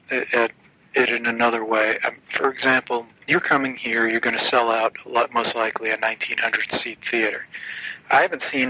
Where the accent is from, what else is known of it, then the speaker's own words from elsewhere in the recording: New York, United States; also born or lived in Indianapolis; we listen to the same music growing up, even though I grew up in New York and he grew up in Indianapolis.